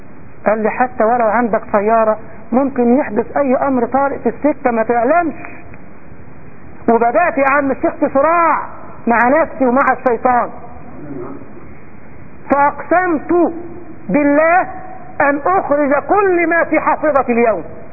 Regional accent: Egypt; ولذا سأقص عليكم موقفا والله حدث معي في بلدنا مصر

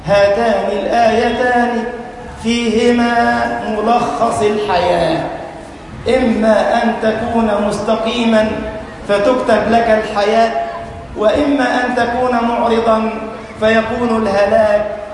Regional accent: Egypt; اللهم اجعل بلدنا مصر أمنا أمانا، سخاء رخاء، وسائر خير بلاد المسلمين

